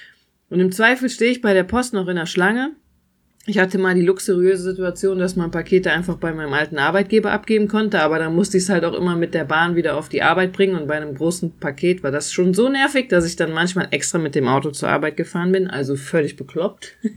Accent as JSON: {"language": "German", "town": "Euskirchen", "region": "North Rhine-Westphalia", "country": "Germany", "said": "ich komme aus Euskirchen, da konnte man auch shoppen gehen, aber halt nur bedingt, da gab es dann nicht so ausgefallene Sachen."}